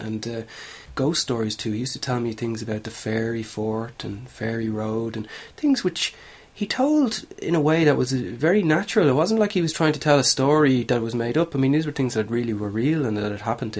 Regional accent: Dublin, County Dublin, Ireland; I grew up on the Tonlagie Road, which is sort of halfway between Coolock and Raheny on the north side of Dublin. And I went to school in Coolock.

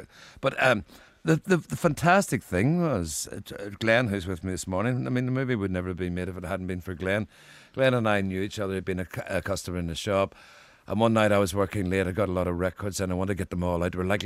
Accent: Belfast, Northern Ireland, United Kingdom; They started asking me what it was like growing up in Belfast in the 60s and how I'd kept my sanity.

